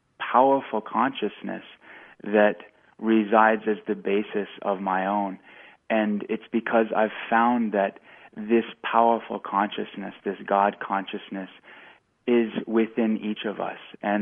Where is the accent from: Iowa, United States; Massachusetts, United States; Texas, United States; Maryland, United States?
Texas, United States; Austin; I was raised in Austin and all around the country